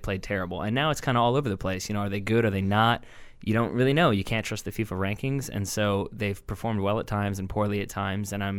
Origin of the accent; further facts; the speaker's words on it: United States; Obviously, I'm American. I'm always going to support the U.S. national team.